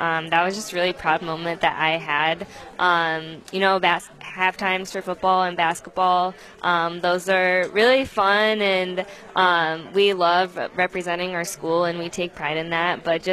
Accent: Toledo, Ohio, United States; But so I'm actually from the Toledo area. I grew up

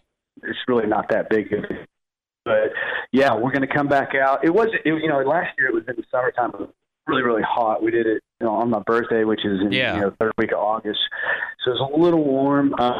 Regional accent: Fort Worth, Texas, United States; And, you know, all my Fort Worth, my hometown people, you know, thanks for supporting us over these years.

